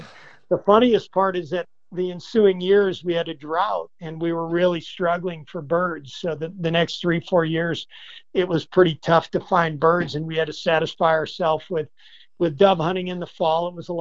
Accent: Illinois, United States; And I grew up in Illinois hunting pheasants and quail. And that's really was the only game in town for us, for upland hunters back in Illinois in the northwest corner of the state.

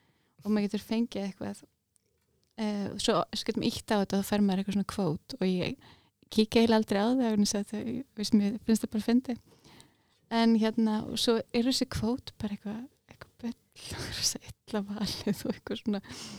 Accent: Kópavogur, Capital Region, Iceland; Kláraði bókasafnið í Kópavogi, ólst upp í Kópavogi.

